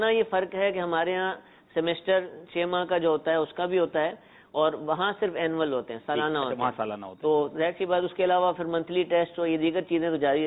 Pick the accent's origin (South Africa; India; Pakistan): Pakistan; Wah Cantonment, Punjab; اور میرا تعلق واہ کینٹ سے ہے، واہ Kent model city for education Pakistan میں کہا جاتا ہے